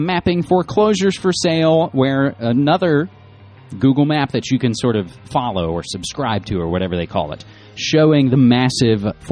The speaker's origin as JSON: {"language": "English", "region": "West Virginia", "country": "United States", "tie": "born or raised there", "moved": "as an adult", "lives_now": "Portland, United States", "said": "West Virginia being my home state, born and bred, West by God, Virginia, 28 years, now nearly 6 years here in the People's Republic of Portlandia"}